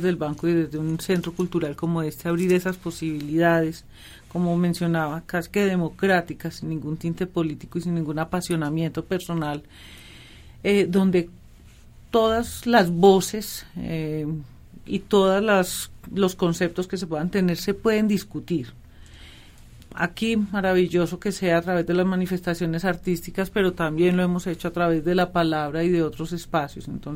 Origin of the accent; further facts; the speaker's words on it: Manizales, Caldas, Colombia; now in Medellín, Colombia; No soy de Medellín, yo vengo de Manizales. Vine a conocer la realidad de una ciudad que está tan rotulada.